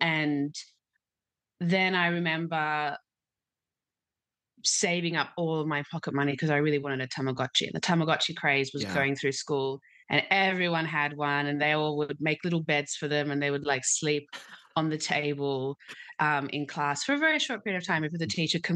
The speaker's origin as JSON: {"language": "English", "country": "Australia", "tie": "born or raised there", "said": "I grew up in Australia, but my mum came to Australia"}